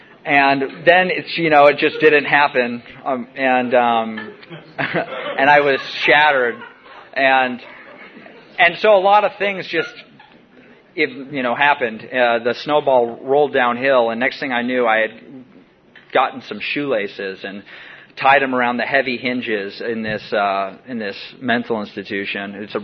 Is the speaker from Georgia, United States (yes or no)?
no; Washington, United States; I just wandered the woods when I was a kid. I grew up in Washington State.